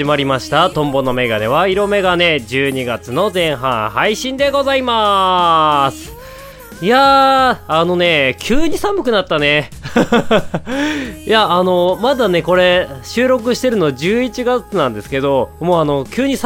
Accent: Hokkaido, Japan; 私がね、北海道出身っていうので、ジンギスカン、美味しいよね、みたいな話をしてたんですよ。

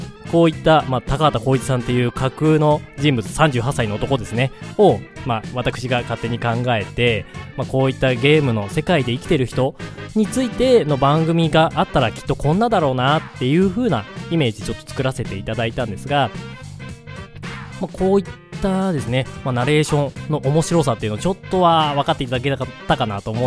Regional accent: Hokkaido, Japan; 私冒頭でも簡単に申し上げたんですが、北海道出身なんですけど

